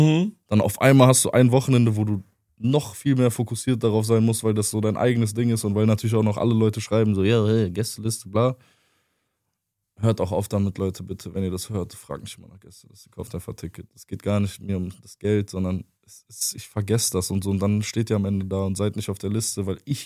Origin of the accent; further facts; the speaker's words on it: Cologne, North Rhine-Westphalia, Germany; wir kommen ja aus Sürth, oder viele von uns kommen aus Sürth, wir haben immer in Sürth gechillt.